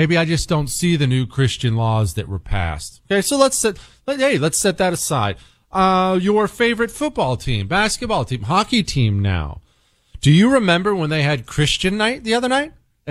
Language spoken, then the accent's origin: English; United States; it's a foreign name and I'm an American and I don't know how to say anything foreign.